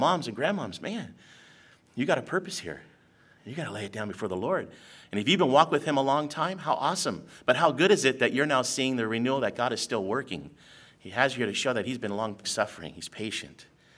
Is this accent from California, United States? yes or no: yes; Newport Beach, California, United States; Again, I grew up in Southern California, hung out by the beach, Newport Beer, my whole life.